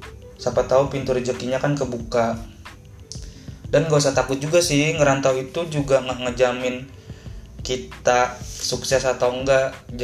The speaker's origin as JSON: {"language": "Indonesian", "town": "Depok", "region": "West Java", "country": "Indonesia", "tie": "born or raised there", "said": "Daerah gue kan di Depok tuh."}